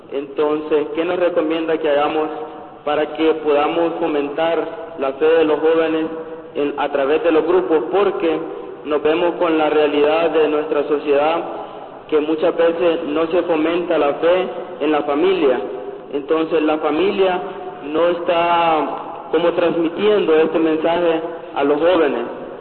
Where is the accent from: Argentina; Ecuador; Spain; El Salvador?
El Salvador; yo vengo de El Salvador